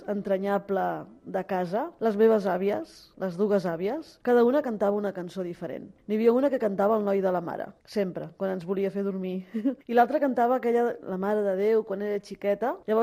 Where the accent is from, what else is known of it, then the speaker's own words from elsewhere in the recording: Barcelona, Catalonia, Spain; tinc 53 anys i sóc de Barcelona.